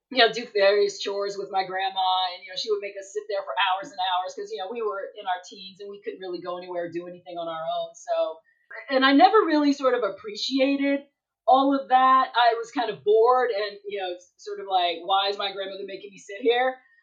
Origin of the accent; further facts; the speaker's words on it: Columbia, South Carolina, United States; also born or lived in New York City; So, you know, I split my childhood between New York City and Columbia, South Carolina. So I moved from New York when my parents got divorced, when I was like 9, 10 years old.